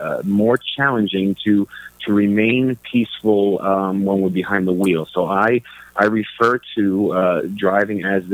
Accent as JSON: {"language": "English", "town": "Long Island", "region": "New York", "country": "United States", "tie": "born or raised there", "said": "Yes, I am a father of three, chasing kids around like so many of us out here, born and bred in Long Island, went to school at Columbia University"}